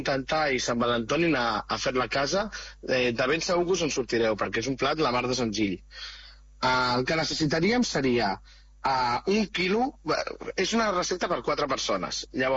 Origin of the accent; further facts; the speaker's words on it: Vilanova i la Geltrú, Catalonia, Spain; com ja sabeu, jo sóc de Vilanova i la Geltrú